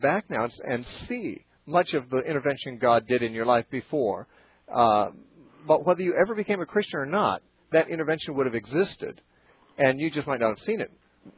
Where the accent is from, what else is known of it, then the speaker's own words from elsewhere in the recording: United States; born there; Okay, so I was born in America where I could know the gospel.